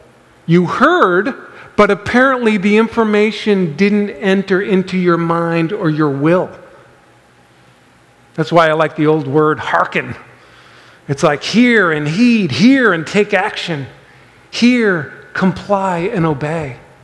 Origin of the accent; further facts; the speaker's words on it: Manchester, New Hampshire, United States; I grew up in Manchester, New Hampshire, which is an hour away from the beach.